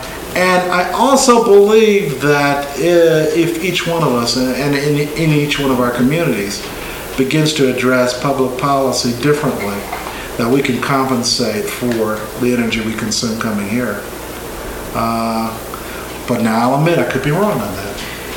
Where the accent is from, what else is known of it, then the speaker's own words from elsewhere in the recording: New Jersey, United States; Well, I'm from New Jersey, and we have a long history of spoiling beaches.